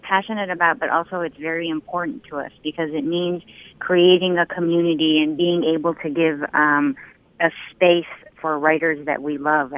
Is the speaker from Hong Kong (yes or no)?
no; Uruguay; first language Spanish; English is a second language; also born or lived in United States; Spanish because I was born and raised in Uruguay. English because my family and I moved to Rochester, New York for 2 years and two crucial years, right? From I was in first grade to third grade.